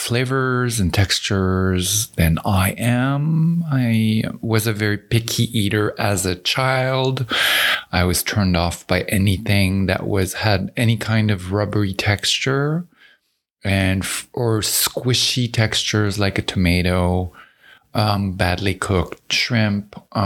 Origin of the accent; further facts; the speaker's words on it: Saint-Georges, Quebec, Canada; So I come from Saint-Georges-de-Beauce, the region where we have the best maple syrup.